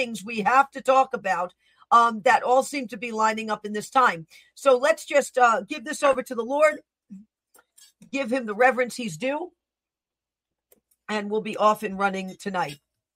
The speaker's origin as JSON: {"language": "English", "town": "Bronx", "region": "New York", "country": "United States", "said": "I'm from the Bronx originally, so we love everyone in the boroughs."}